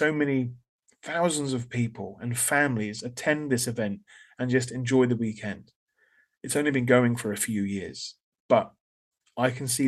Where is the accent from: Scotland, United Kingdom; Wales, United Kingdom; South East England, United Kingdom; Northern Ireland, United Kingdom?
South East England, United Kingdom; Portsmouth; As you know, Portsmouth Comic Con means a lot to me. Not only is it based in my hometown